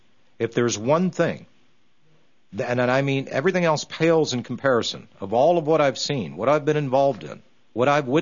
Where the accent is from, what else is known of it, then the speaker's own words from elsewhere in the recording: Greensburg, Pennsylvania, United States; born there; I was born 35 miles east of Pittsburgh. That's where Ron Paul was born in Pittsburgh, and I was born in Greensburg, actually South Greensburg, Pennsylvania.